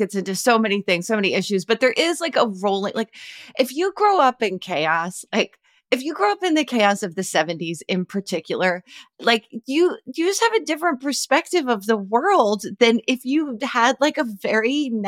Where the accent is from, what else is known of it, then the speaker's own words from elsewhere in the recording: Philadelphia, Pennsylvania, United States; I grieve because I grew up in Philly. I grew up going up to New York.